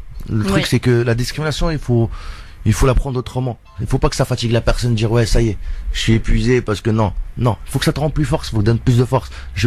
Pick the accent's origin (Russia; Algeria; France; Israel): Algeria; moved away; Et quand je suis arrivé d'Algérie, je voulais partir à la légion étrangère.